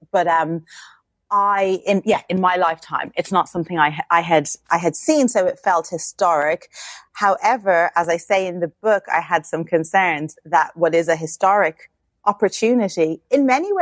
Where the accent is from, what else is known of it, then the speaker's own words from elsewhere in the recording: Ireland; also born or lived in United States; now in United Kingdom; I'm from Ireland. I live in the UK. All of these events were happening in the United States, somewhere else that I've lived.